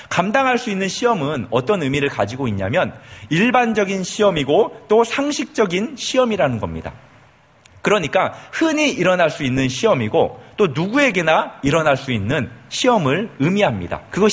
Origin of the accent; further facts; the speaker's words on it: South Korea; 예, 한국 사람이라서 그런지 된장국만 있어도 김치만 있어도 충분히 먹을 수 있더라고요.